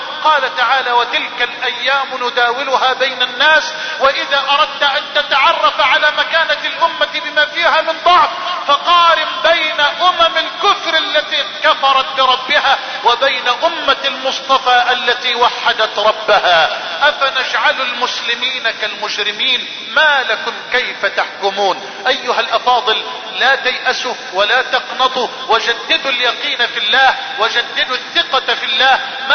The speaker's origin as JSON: {"language": "Arabic", "country": "Egypt", "said": "اللهم احفظ بلدنا مصر من الفتن"}